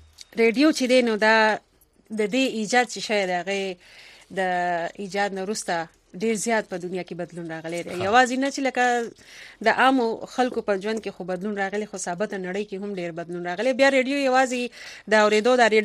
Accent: Karachi, Sindh, Pakistan; ولې چې موږ په کراچۍ کې پیدا لوي شوی

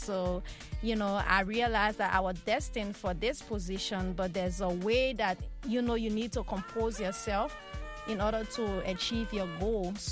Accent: Ganta, Nimba County, Liberia; I grew up in Ganta, Nimba County.

